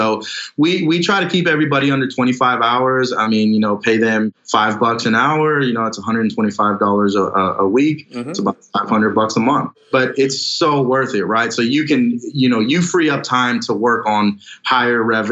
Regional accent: Corpus Christi, Texas, United States; my hometown is down south about 3 hours from Houston. It's called Corpus Christi.

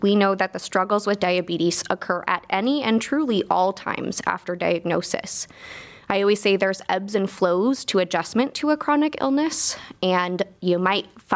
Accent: Arizona, United States; now in Cleveland, United States; Yeah, so originally I hail from Arizona, actually

